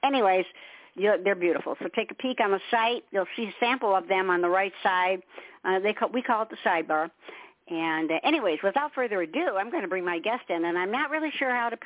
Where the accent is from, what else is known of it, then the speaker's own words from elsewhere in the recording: Detroit, Michigan, United States; I'm from Motown, so I've got my rock and roll going here.